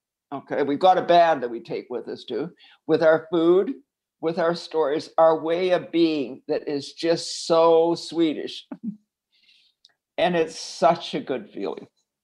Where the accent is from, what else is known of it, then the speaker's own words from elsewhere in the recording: Red Lake, Ontario, Canada; I was born and raised in Red Lake, Ontario, where my mother ventured up there as a cook in 1939. And because she was from an Icelandic family of 13